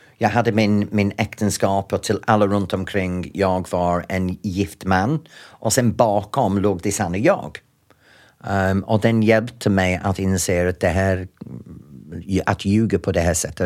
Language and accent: Swedish; England, United Kingdom; Swedish is a second language; now in Sweden; Men Sverige har det, men andra länder har antagligen inte gjort det. Även min hemland.